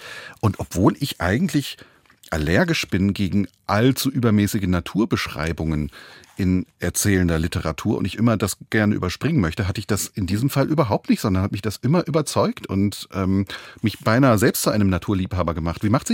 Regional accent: Eltingen, Baden-Württemberg, Germany; Ich bin in Eltingen aufgewachsen, jenem Ort, wo die besagten beiden Barbaras und eine dritte Frau hingerichtet wurden.

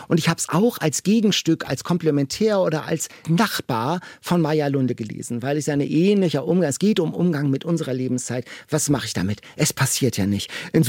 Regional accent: Lübeck, Schleswig-Holstein, Germany; born there; Und ich als gebürtiger Lübecker kann das nicht abstreiten

